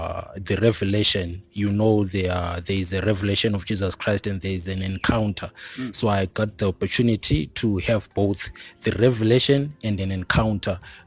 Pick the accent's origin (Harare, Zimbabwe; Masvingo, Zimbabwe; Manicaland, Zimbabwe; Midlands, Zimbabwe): Midlands, Zimbabwe; Gweru; born there; I was born in Gweru, 1984, and I was raised by my granny, my grandmother.